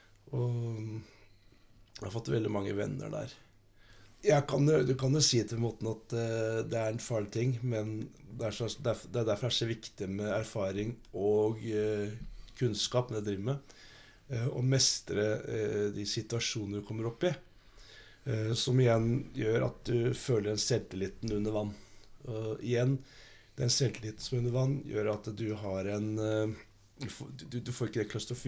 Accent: Bærum, Akershus, Norway; also born or lived in Stavanger; Jeg er stolt av å være fra Bærum. Selv om jeg er født i Stavanger, men jeg har aldri bodd i Stavanger. Så det var vel heller det at min mor er fra Stavanger, og hun valgte å være der på slutten av svangerskapet.

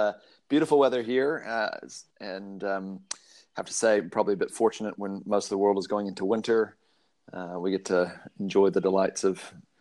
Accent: the South, United States; I grew up in the States and even in the South, where most kids are playing baseball or American football or basketball.

